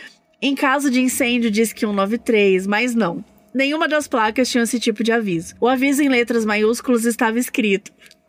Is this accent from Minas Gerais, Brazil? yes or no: yes; Itajubá, Minas Gerais, Brazil; Como eu morei minha infância toda em Itajubá